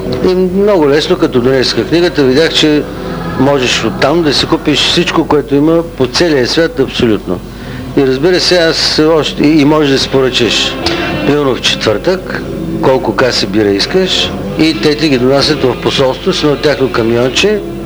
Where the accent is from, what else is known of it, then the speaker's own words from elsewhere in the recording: Shumen, Shumen Province, Bulgaria; И скоро бях в моя роден град Шумен